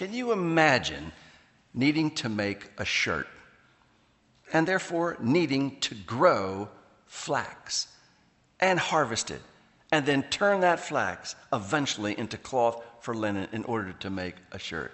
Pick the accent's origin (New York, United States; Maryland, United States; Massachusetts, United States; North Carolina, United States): Maryland, United States; Baltimore; moved away; I grew up in Baltimore. I had no idea when a harvest of anything was. When I first moved out here, I'd go past fields.